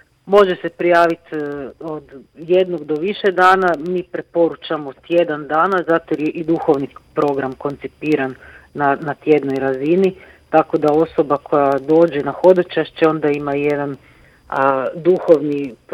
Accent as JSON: {"language": "Croatian", "country": "Croatia", "said": "kao hodočasnici, kao Hrvati, okupimo i tu svoju domovinu"}